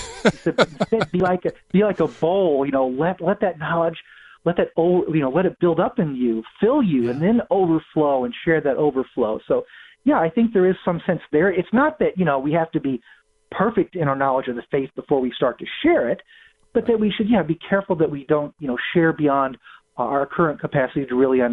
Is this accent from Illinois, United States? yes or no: yes; Springfield, Illinois, United States; I'm from Springfield, Illinois, and Abraham Lincoln, this was his town.